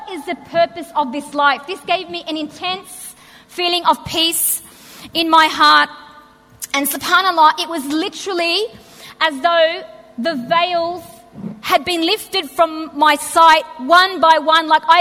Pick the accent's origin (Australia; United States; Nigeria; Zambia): Australia; a lot of Aussies feel when you become Muslim, it's like you've rejected being Australian. You know, you're not Australian anymore.